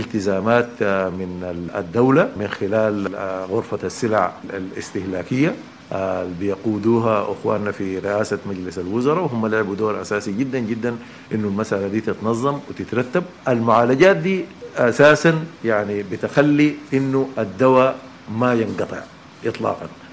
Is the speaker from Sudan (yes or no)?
yes; Sudan; نحن كمواطنين سودانيين